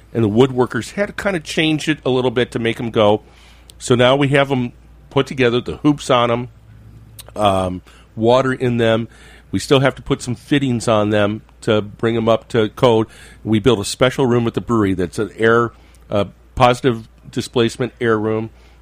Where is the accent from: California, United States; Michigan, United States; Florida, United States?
Michigan, United States; Growing up in Michigan, we always joke that Stroh spelled backwards was Shorts.